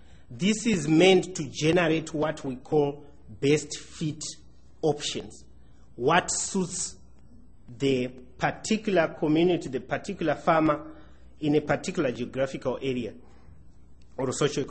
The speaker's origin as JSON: {"language": "English", "country": "Zimbabwe", "said": "I come from Zimbabwe."}